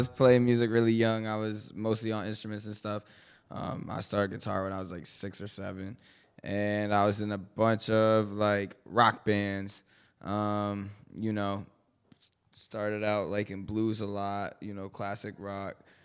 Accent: Portland, Maine, United States; moved away as an adult; now in New York, United States; I'm from Portland, Maine, but I live in New York, kind of in the 914 area.

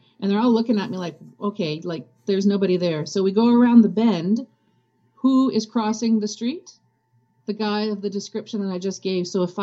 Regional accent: the Maritimes, Canada; Because, you know, in Canada, there's a lot of wooded areas. You know, growing up in the Maritimes, that's when I first heard about the Loup Garou.

